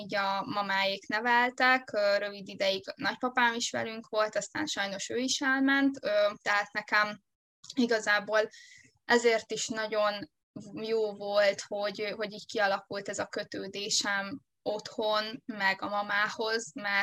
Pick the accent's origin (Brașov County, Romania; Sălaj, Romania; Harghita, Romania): Harghita, Romania; Csomafalva; also born or lived in Budapest, Hungary; annak ellenére, hogy én Budapesten születtem, én azért a gyerekkorom nagy részét ugye Erdélyben töltöttem, Erdélyen belül pedig Csomagfalván, úgyhogy nekem ez nagyon közel áll a szívemhez.